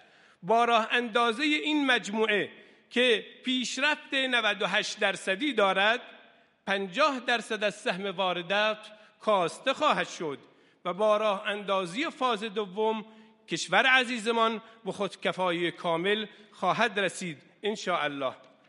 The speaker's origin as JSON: {"language": "Persian", "town": "Shush", "region": "Khuzestan", "country": "Iran", "said": "من از خوزستان شهر شوش آمدم، شهر پیغمبر باران"}